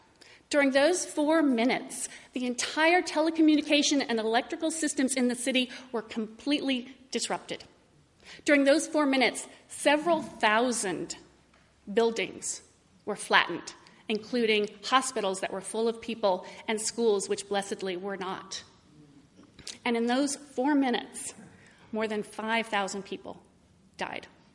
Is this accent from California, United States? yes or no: no; Indiana, United States; from Indiana. I grew up in Indiana. I went to college in Indiana and basically never went anywhere else from my entire childhood.